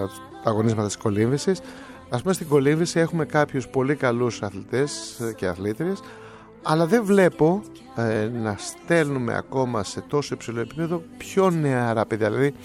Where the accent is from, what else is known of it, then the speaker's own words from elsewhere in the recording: Greece; επειδή είμαστε Έλληνες και ξέρουμε πολύ καλά τι συμβαίνει στη χώρα μας